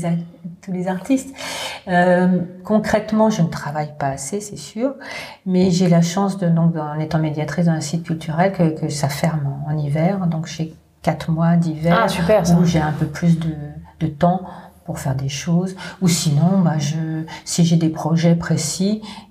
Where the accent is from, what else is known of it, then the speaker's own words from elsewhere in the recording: Bourgogne-Franche-Comté, France; Moi, je suis originaire de Bourgogne. Je suis venue faire des études à partir de la troisième année aux Beaux-Arts de Cergy. Mm. Ça fait quelques années maintenant, ça fait quand même assez longtemps.